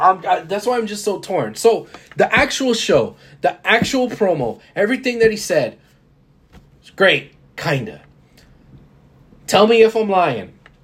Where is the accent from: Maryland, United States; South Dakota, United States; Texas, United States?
Texas, United States; Houston; I was born and raised in Houston, man. I like Houston.